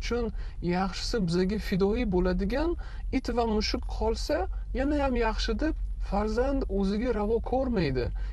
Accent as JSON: {"language": "Uzbek", "town": "Bukhara", "region": "Bukhara Region", "country": "Uzbekistan", "moved": "as an adult", "lives_now": "United States", "said": "O'zbekistonlikman, Buxoro shahridan. Amerika kelib qolganimga 8 yil bo'lib qoldi. Green card yutib olganman."}